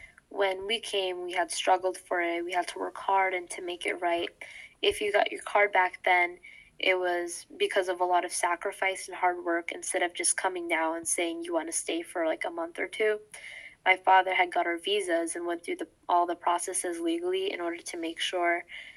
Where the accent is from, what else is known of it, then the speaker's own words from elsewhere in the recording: United States; Growing up in America, not really wealthy because of being immigrants, we had not had as many luxuries as most American-born families.